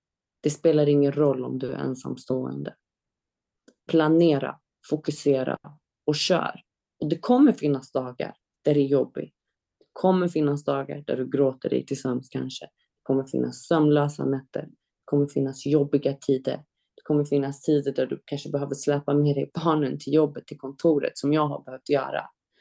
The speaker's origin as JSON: {"language": "Swedish", "town": "Rinkeby", "region": "Stockholm County", "country": "Sweden", "tie": "born or raised there", "said": "Det spelar ingen roll vart du kommer ifrån. Jag är uppväxt i Rinkeby."}